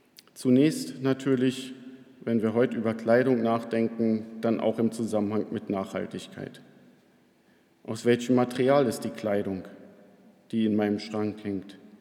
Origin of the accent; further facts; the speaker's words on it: Berlin, Germany; Das heißt, dass sich auch für uns als Berliner damit eine viel größere Möglichkeit ergibt